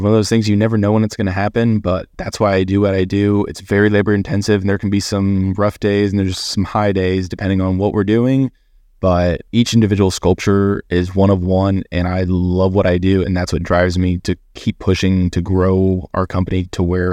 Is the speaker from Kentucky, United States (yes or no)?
yes; Kentucky, United States; I'm from Kentucky. It's horse capital of the world, they say.